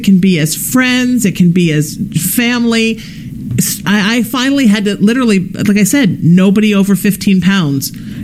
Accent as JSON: {"language": "English", "country": "Ireland", "said": "We are Irish. We're genetically pre-designed to make more children in any way we can."}